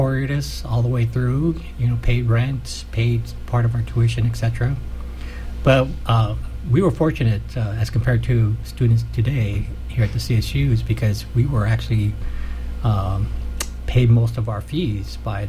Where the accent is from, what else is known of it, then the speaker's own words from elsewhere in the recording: Santa Barbara, California, United States; I grew up in Santa Barbara. So I'm from California.